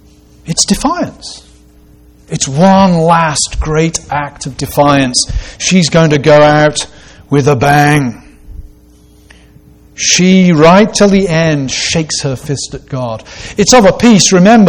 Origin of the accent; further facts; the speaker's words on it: England, United Kingdom; If you go to my home country of England